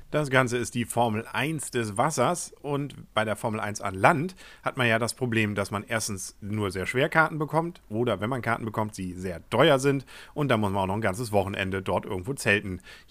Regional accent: Kiel, Schleswig-Holstein, Germany; Was will man da als Kieler mehr?

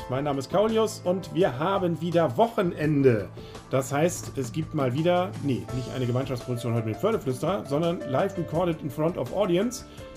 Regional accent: Northern Germany, Germany; Ja, als Norddeutscher kriegt man da ja Hautausschlag automatisch, finde ich.

